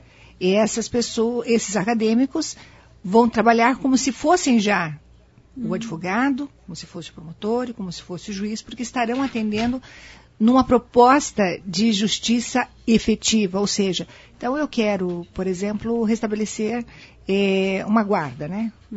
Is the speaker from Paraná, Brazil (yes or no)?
yes; Londrina, Paraná, Brazil; now in Maringá, Brazil; Amo essa terra porque eu sou pé vermelho. Então, eu sou de Londrina e tenho uma filha que nasceu aqui.